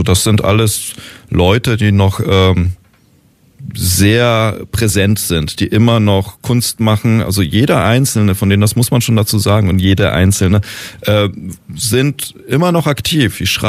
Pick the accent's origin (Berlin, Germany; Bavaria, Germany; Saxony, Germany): Berlin, Germany; Ich bin in Kreuzberg aufgewachsen, also ich habe noch in West-Berlin gelebt, aber da war ich ein Kind